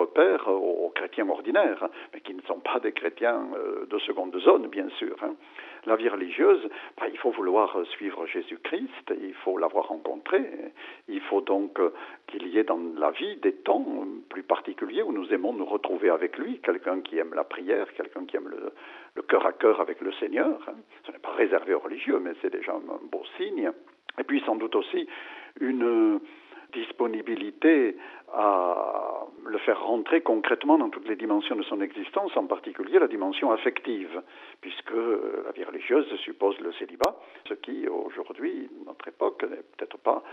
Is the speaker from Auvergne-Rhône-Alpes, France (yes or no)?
no; Lourdes, Occitanie, France; Je viens de Lourdes